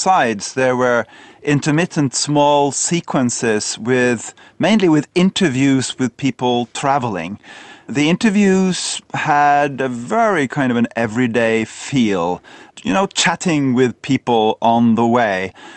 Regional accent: Northern Norway, Norway; I grew up myself in North Norway

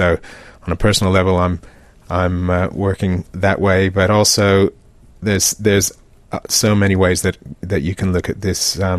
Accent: Australia; it took me 40 years of being an Australian to achieve myself

